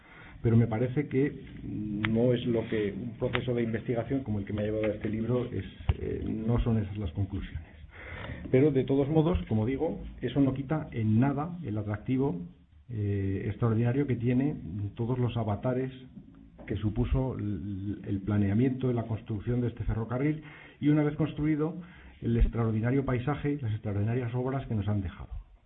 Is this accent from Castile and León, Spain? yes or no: no; Canfranc, Aragon, Spain; yo soy de Canfranc